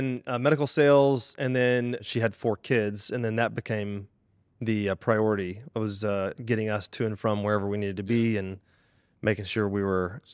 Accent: Memphis, Tennessee, United States; I grew up in Memphis, Tennessee, went to private school.

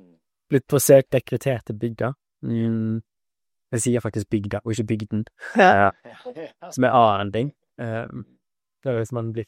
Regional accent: Bergen, Vestland, Norway; jeg er bergenser, men jeg kom fra Oslo da, universitetet i Oslo.

